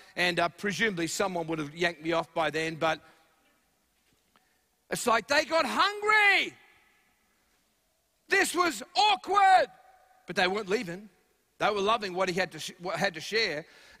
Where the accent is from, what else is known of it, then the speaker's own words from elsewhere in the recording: Australia; I'm Australian, that's my excuse.